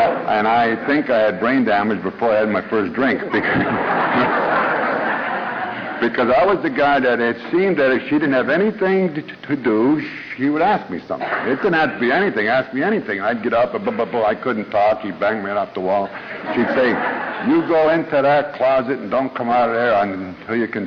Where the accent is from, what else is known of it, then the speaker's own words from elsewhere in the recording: Erie, Pennsylvania, United States; born there; I was the oldest of three, and I was born in Erie, Pennsylvania.